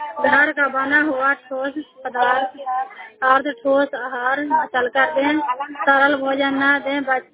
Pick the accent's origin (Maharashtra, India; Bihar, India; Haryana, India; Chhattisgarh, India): Bihar, India; Chandpura; मैं चंदपुरा गांव के रहने वाली हूँ। थाना करारपुरा जिला नालंदा के निवासी हूँ।